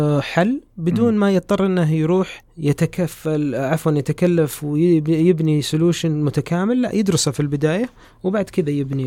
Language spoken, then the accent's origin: Arabic; Saudi Arabia; احنا البحث الاجتماعي عندنا في السعودية بالعموم فيه قصور كبير